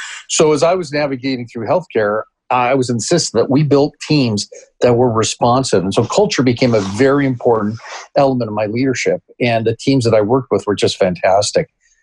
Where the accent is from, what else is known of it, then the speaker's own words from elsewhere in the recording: Canada; I'm originally from Canada. So I've lived through socialized medicine. I spent a couple of years of my life in South America and Peru